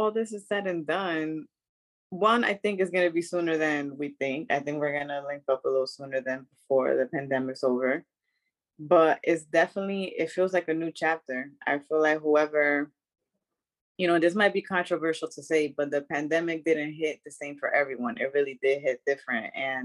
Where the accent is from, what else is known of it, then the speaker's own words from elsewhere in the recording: Santo Domingo, Distrito Nacional, Dominican Republic; I grew up in Santo Domingo and that's always been a part of my culture.